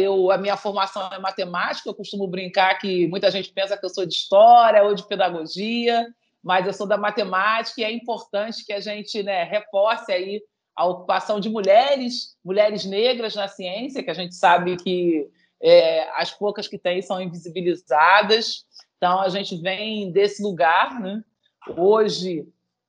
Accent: Duque de Caxias, Rio de Janeiro, Brazil; Eu costumo brincar que eu sou baixadense com muito orgulho e criada aqui em Duque de Caxias, na Baixada Fluminense.

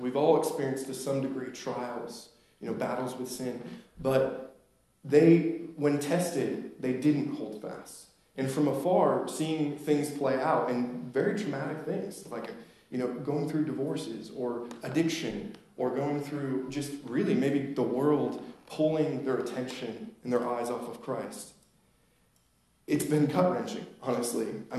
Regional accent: New York, United States; And we moved down here like 5 or 6 years ago, coming from New York most recently. And we grew up in New York, very fortunate to have pastors as dads, both of us.

